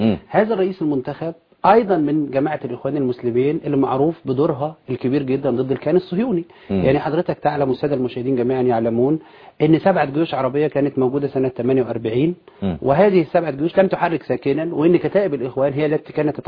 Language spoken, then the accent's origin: Arabic; Egypt; إحنا كمصريين